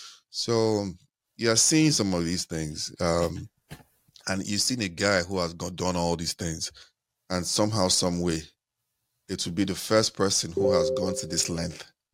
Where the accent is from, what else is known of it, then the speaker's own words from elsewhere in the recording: Nigeria; I remember growing up in Nigeria, even though I never went to a public school growing up